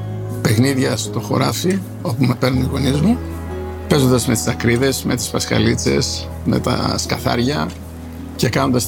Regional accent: Epanomi, Central Macedonia, Greece; born there; Γεννήθηκα στην Επανομία.

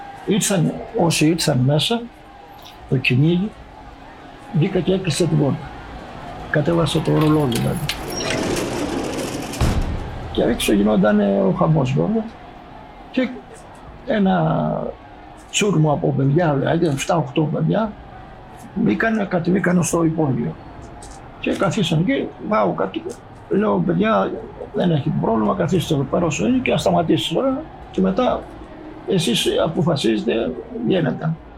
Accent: Lamia, Central Greece, Greece; born there; now in Athens, Greece; Εμείς γεννηθήκαμε στη Λαμία, έξω από τη Λαμία, δήμος Λαμιαίων. Και ήρθαμε στην Αθήνα

